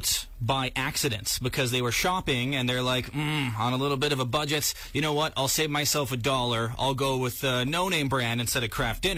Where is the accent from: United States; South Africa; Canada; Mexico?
Canada; I am Canadian, and mac and cheese is a big part of our lives.